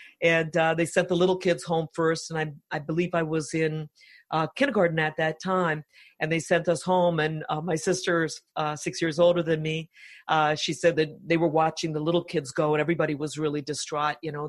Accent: Sudbury, Ontario, Canada; first language Finnish; English is a second language; Well, I was born in Sudbury to a family that were immigrants from Finland. And so my brother and sister were both born there, and so were my parents. So I grew up in a primarily Finnish community, spoke Finnish first and so on, and went to a Finnish church

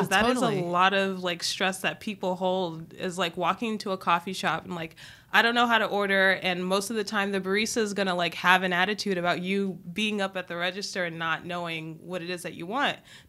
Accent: Washington, District of Columbia, United States; also born or lived in Northern Virginia; now in Phoenix, United States; I grew up in D.C., in the D.C. area.

